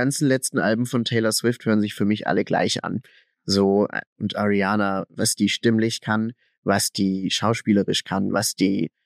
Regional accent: Blumberg, Baden-Württemberg, Germany; also born or lived in Nairobi, Kenya; In Blumberg heißt diese Kleinstadt tatsächlich. Im Schwarzwald-Kreis, ja.

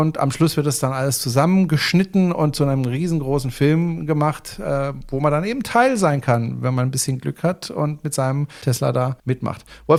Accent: Freiburg, Baden-Württemberg, Germany; Okay, schade, weil Freiburg ist meine Heimatstadt.

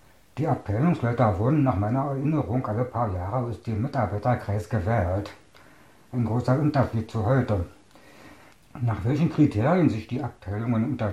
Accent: Staaken, Berlin, Germany; born there; Ich bin 1961 geboren in Staaken. Das lag damals im Bezirk Potsdam, gehört heute zu Berlin.

